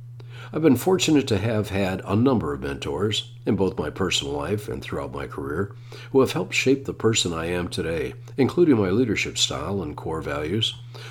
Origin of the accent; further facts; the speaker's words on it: Annapolis, Maryland, United States; I grew up in Annapolis, Maryland, where competitive sailing was a big part of my childhood, all the way through college.